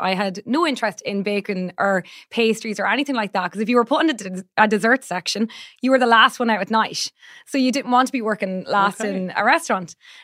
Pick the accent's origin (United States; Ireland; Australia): Ireland; And as an Irish person, as we do, I felt bad for them.